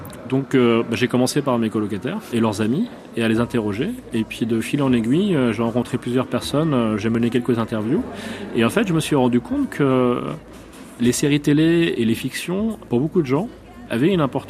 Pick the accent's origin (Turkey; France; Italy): Turkey; French is a second language; même en tant que Turc